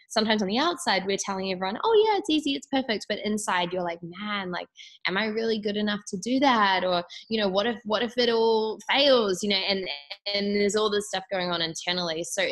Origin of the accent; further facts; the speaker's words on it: Auckland, New Zealand; I grew up in Auckland, New Zealand originally